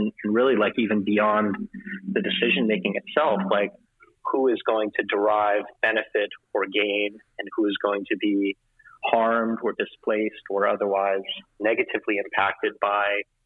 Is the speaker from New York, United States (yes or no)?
yes; New York City, New York, United States; I was born in New York City and grew up there in the 80s.